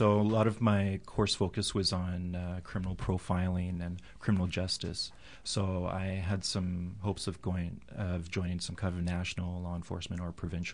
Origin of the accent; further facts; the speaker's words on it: Quebec, Canada; I'm originally from Quebec, and the company in Toronto said, hey, you can speak both languages.